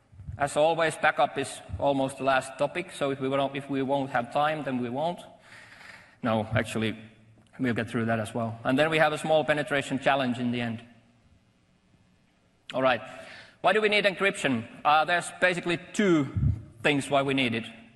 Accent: Finland; first language Finnish; English is a second language; It's not my native language, and I'm trying to translate my jokes from Finnish to English all the time.

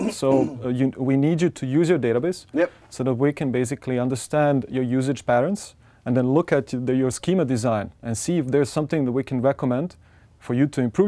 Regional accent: Serbia; English is a second language; I'm from Serbia.

